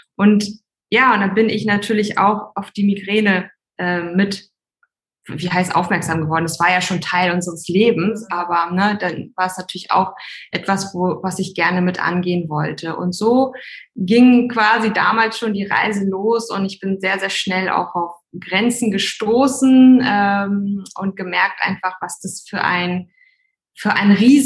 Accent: Hamburg, Germany; ich komme ursprünglich aus Hamburg.

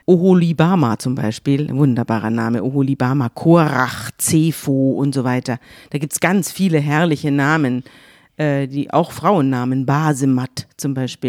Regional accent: Bavaria, Germany; Gerade wir kommen ja aus Bayern

